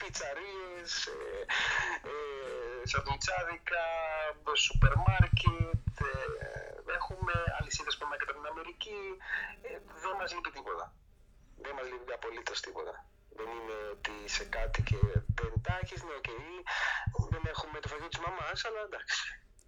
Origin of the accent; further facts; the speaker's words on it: Athens, Attica, Greece; Εγώ γεννήθηκα στην Αθήνα, είμαι Αθηναίος.